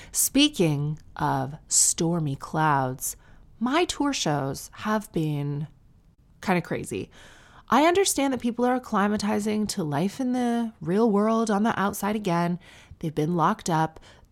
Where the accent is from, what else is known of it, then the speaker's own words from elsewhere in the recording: Sarnia, Ontario, Canada; I'm from Sarnia, so don't worry.